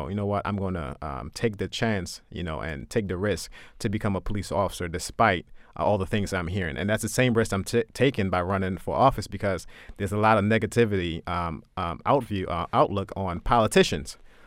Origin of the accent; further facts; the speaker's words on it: Maryland, United States; I understand the struggle of growing up in a poor black community. I grew up in the Chum, went to Lake Clifton High School.